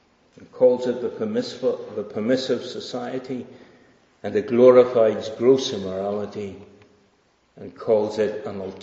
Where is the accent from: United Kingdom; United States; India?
United Kingdom; And we are British. And there's one character, one thing about the British character is we do not like to be sneered at.